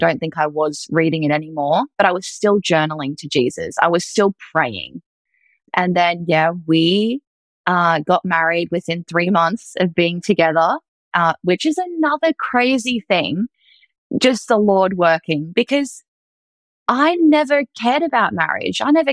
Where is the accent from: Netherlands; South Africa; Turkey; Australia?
Australia; now in United States; He hears my accent. He's like, where are you from? I'm like, Australia. And he's like, what are you doing here? Because it's a small town in Ohio.